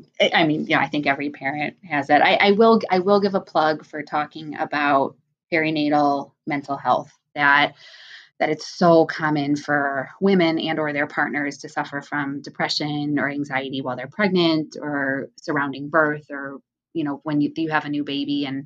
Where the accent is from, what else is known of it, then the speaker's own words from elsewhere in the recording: Chicago, Illinois, United States; You know, I'm American. I've grown up in Chicago. I still live in the area.